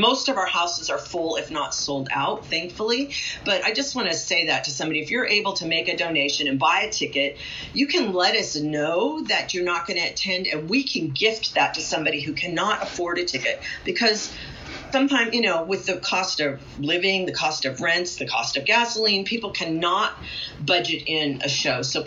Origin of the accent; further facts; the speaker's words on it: Los Angeles, California, United States; when I was very young and I grew up in Los Angeles